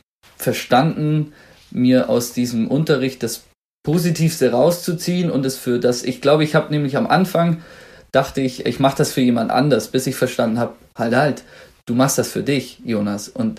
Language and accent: German; Baden-Württemberg, Germany; ich komme aus dem Schwabenland und da hat man ja gern so kleine Zischlaute wie Kensch, Weisch, Hasch